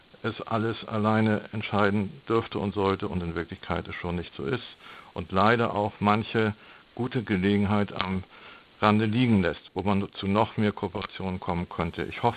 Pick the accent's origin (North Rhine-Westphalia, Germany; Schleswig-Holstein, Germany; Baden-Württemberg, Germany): Schleswig-Holstein, Germany; Ich komme hier aus dem Norden, aus Schleswig-Holstein